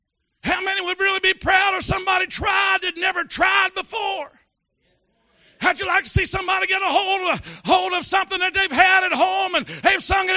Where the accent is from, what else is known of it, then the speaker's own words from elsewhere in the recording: Virginia, United States; You can probably tell, but no, I'm not from New Jersey. I'm from southern western Virginia.